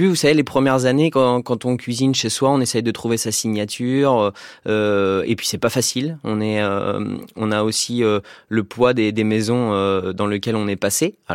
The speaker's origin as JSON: {"language": "French", "town": "Nantes", "region": "Pays de la Loire", "country": "France", "said": "Oui, je suis nantais. Je suis né à Nantes."}